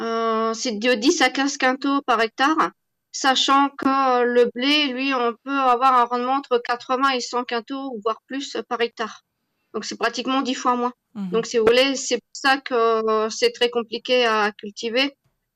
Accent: Centre-Val de Loire, France; je suis fille de parents agriculteurs. Mais moi, je suis aussi du Loiret.

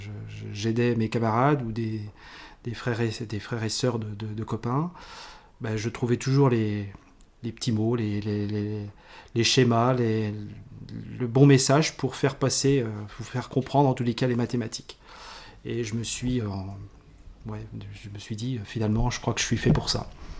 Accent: Nouvelle-Aquitaine, France; je ne suis pas du tout originaire de la région, ni du département. Je viens des Deux-Sèvres, où j'étais dans un petit village où mes parents étaient tous les deux enseignants.

